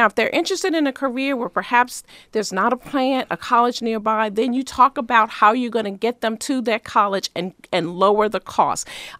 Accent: Baltimore, Maryland, United States; I'm from Baltimore.

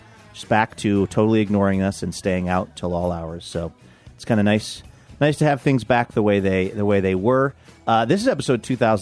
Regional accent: Australia; accent: Australian; and it was my Australian accent.

